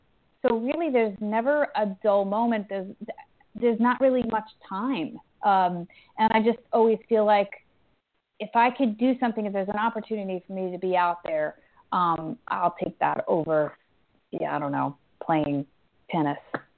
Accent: Long Island, New York, United States; now in Baltimore, United States; I now live in Baltimore, Maryland.

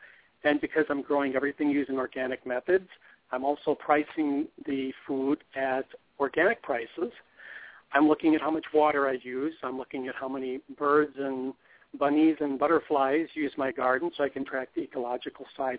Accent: Iowa, United States; I'm from Iowa, and I was born and raised with vegetable gardens, and my family was completely food self-sufficient.

